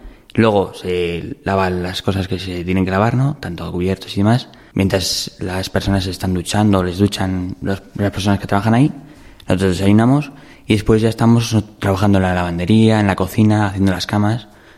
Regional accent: Alcalá de Henares, Community of Madrid, Spain; Pues soy un joven de Alcalá

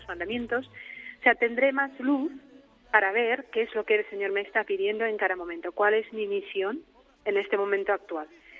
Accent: Czechia; Spanish is a second language; De la República Checa.

